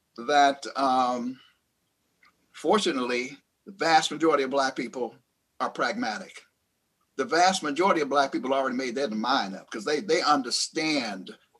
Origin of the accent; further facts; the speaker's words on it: Pittsburgh, Pennsylvania, United States; I'm from Pittsburgh, so I know Braddock and where Braddock is and so forth.